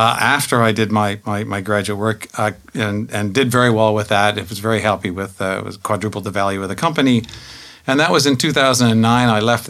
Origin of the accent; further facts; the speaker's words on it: Victoria, British Columbia, Canada; So, I'm from Victoria.